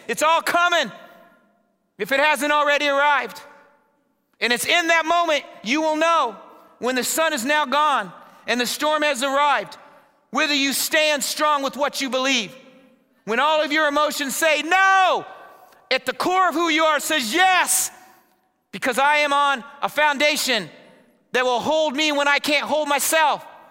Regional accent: Indiana, United States; I grew up in Indiana. We experienced earthquakes.

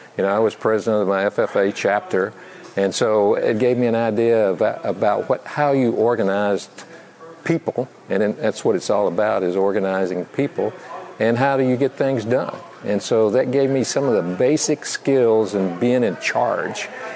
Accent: Tennessee, United States; I'm from Crockett County, Tennessee.

